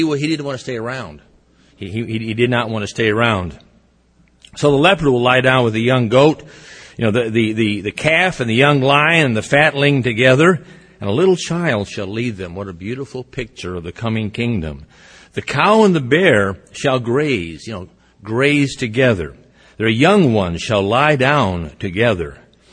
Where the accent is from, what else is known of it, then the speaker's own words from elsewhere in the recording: Missouri, United States; Again, I'm from Missouri. I never get to see this in Missouri.